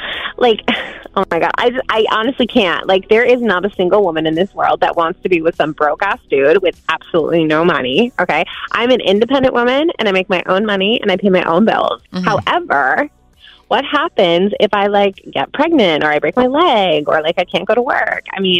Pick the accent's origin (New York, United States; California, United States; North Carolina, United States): New York, United States; Rochester; I'm from Rochester, but I've worked hard my whole life.